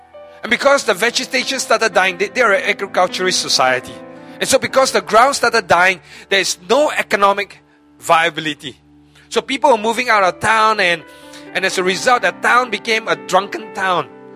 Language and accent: English; Singapore; And so a group of us, pastors from the other churches, but we're all from Singapore.